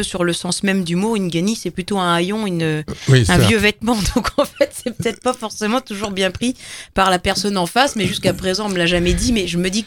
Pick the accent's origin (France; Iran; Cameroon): France; quand les gens se rendent compte qu'en fait, je suis français, je pense que c'est dû à l'accent anglais qui n'est pas forcément au top.